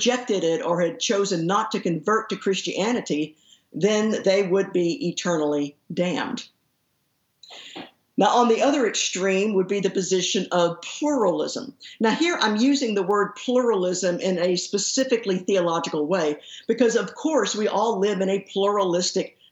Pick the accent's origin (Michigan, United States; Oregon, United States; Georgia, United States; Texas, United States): Texas, United States; Fort Worth; in the same church nursery there in the church in which we grew up in Fort Worth.